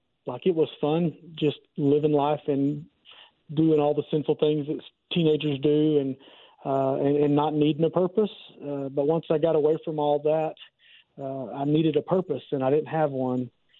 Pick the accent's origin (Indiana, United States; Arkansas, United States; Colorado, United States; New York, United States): Arkansas, United States; So I grew up in Central Arkansas.